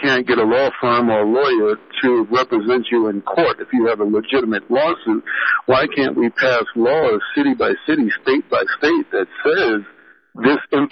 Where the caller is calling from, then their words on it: Denver, Colorado, United States; I'm calling from Denver